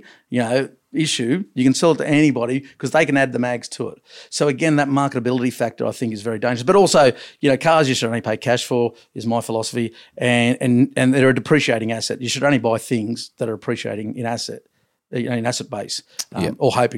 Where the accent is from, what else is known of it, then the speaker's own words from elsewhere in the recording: Long Jetty, New South Wales, Australia; born there; I was born in Longjetty